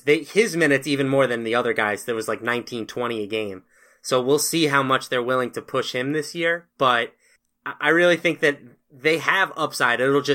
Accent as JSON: {"language": "English", "region": "New York", "country": "United States", "tie": "born or raised there", "said": "let's move on to the New York Knicks. This is my hometown team, unfortunately."}